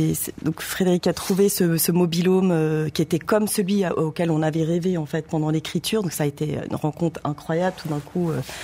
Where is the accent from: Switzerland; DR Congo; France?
Switzerland; arrêter un pick-up et dire salut, en fait, on est suisse, on aimerait beaucoup vous rencontrer.